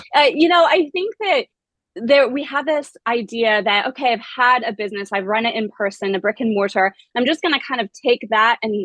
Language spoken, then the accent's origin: English; Malawi; I grew up in Malawi, which is a former British protectorate. So I went to a British school.